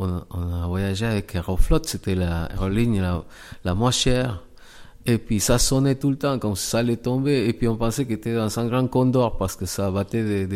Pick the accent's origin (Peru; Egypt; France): Peru; Iquitos, Loreto; On vient de l'Amazonie, mon frère et moi, de Iquitos, pour être précis. Et puis, on a grandi dans la grande forêt amazonienne.